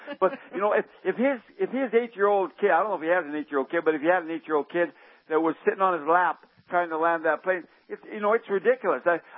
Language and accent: English; Canada; I can guarantee, I'm a Canadian.